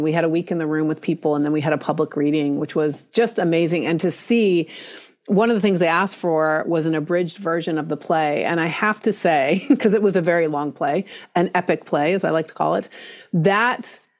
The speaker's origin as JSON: {"language": "English", "town": "Norfolk", "region": "Virginia", "country": "United States", "tie": "born or raised there", "said": "I grew up in Tidewater, Virginia, which is Norfolk, Virginia, which is in the Tidewater area, which is a huge, was the world's largest naval seaport, but it also is a huge arts area, which is fascinating."}